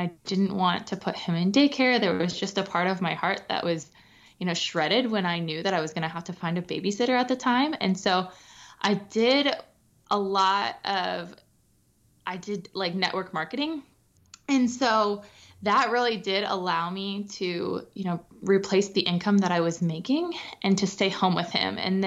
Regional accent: Columbus, Ohio, United States; So I am born and raised in Columbus, Ohio, and obviously we're still here.

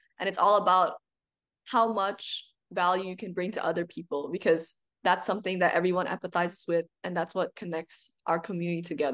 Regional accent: Jakarta, Indonesia; English is a second language; my connection with my community, my hometown, and the street food culture of Jakarta, Indonesia.

